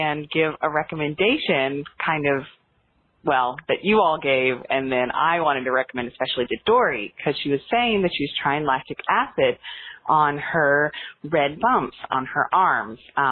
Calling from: Brooklyn, New York, United States; I'm calling from Brooklyn.

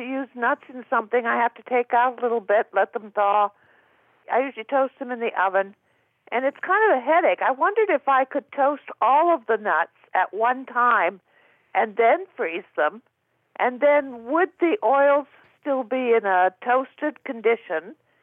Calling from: Danville, California, United States; I'm calling from Danville, California.

